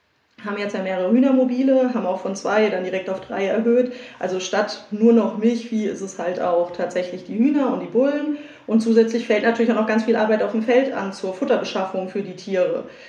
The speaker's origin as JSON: {"language": "German", "town": "Niederissigheim", "region": "Hesse", "country": "Germany", "tie": "born or raised there", "said": "Ich bin in Bruchköbel, also ich bin in Niederessigheim aufgewachsen, um genau zu sein."}